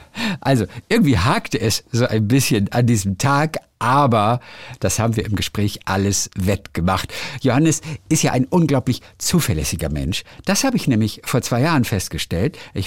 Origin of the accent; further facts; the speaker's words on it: Northern Germany, Germany; Ich komme ja auch aus dem Norden.